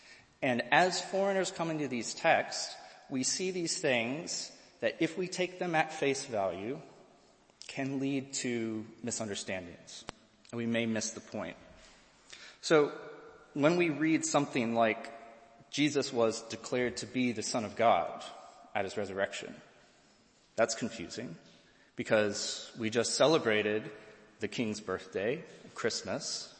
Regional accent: United States; now in London, United Kingdom; So that's a long time as an American living in a foreign country separated by a common language, right?

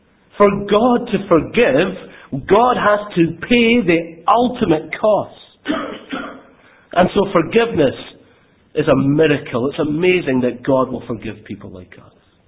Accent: Glasgow, Scotland, United Kingdom; I grew up in Glasgow, and you know, can be quite an aggressive place.

